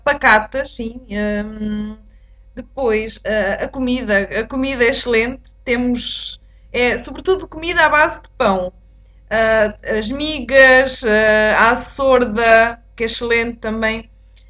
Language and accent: Portuguese; Alentejo, Portugal; born there; Primeiro, o Baixo Alentejo, porque foi onde nasci.